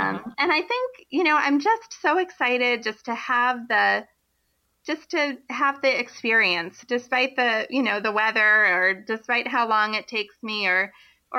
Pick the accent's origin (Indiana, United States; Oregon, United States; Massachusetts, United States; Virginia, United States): Massachusetts, United States; Harwich; I grew up on Cape Cod, and I did do two of my long training runs down there because there wasn't snow on the ground when we had snow around Boston.